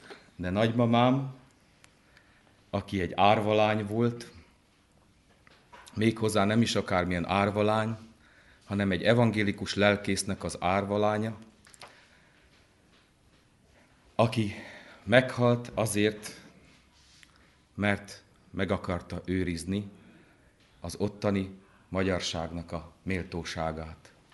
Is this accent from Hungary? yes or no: no; Rožňava, Košice Region, Slovakia; én tényleg világra jöttem. Valahol Gömörországba, Rozsnyón. Egy olyan helyen, ahol élnek együtt magyarok, szlovákok, németek, romák, sokféle nemzetség. Itt nőttem fel. Megkereszteltek az evangélikus templomban, titokban